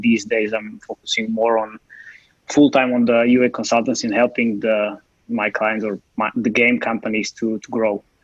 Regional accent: Slovakia; English is a second language; I'm from Slovakia and I'm based here.

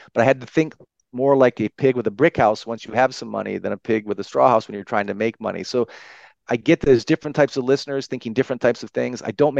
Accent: Michigan, United States; I love growing up in Michigan. It's not the same country I grew up in 40 years ago.

